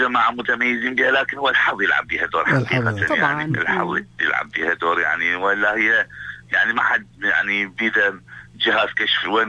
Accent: Southern Iraq, Iraq; عندنا في الجنوب

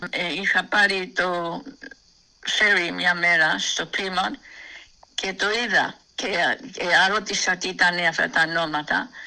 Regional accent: Sydney, New South Wales, Australia; μεγαλώσαμε όλοι στο Σίδνεϊ και μεγαλώσαμε και δουλεύαμε στο μαγαζί στο King's Cross.

